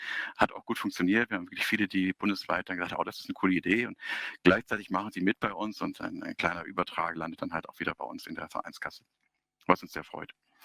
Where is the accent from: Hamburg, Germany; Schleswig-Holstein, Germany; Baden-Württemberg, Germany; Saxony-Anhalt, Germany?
Hamburg, Germany; Ich bin auch Hamburger und freue mich, dass ich das in München machen darf.